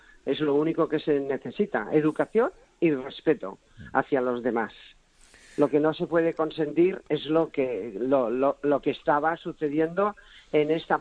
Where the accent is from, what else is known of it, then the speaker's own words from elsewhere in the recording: Barcelona, Catalonia, Spain; De los que venimos de Barcelona a veranear y a pasar los puentes y los fines de semana